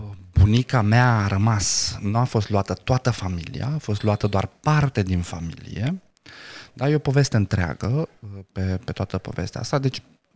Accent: Galați, Galați County, Romania; now in Bucharest, Romania; sunt gălățean, m-am născut în Galați. Sunt etnic rom. Sunt etnic rom. Da? Sunt cetățean român. Sunt bucureștean. Sunt, am identitatea de locuitor al sectorului 4

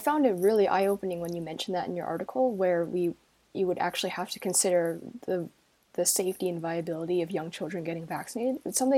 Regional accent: New Jersey, United States; I was living in New Jersey during Hurricane Sandy, and my hometown got hit really hard.

